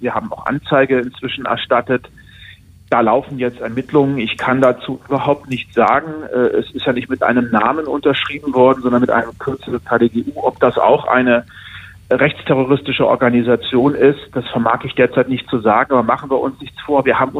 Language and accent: German; Hesse, Germany; denn ich komme aus einer Region, aus Hessen